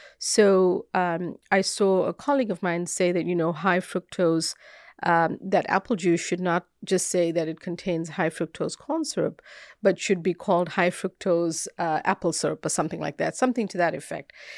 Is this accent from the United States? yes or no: no; South Africa; moved away; I grew up in South Africa, so I moved here to study.